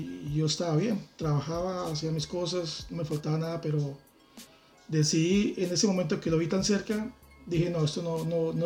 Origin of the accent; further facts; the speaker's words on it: Bucaramanga, Santander, Colombia; moved away as an adult; now in Madrid, Spain; en abril cumplimos 4 años. 4 años de estar aquí en Madrid y decidí venirme un día en que me había afectado casi que atracado por una persona a 2 casas de donde yo vivía en una ciudad en Bucaramanga, en Colombia.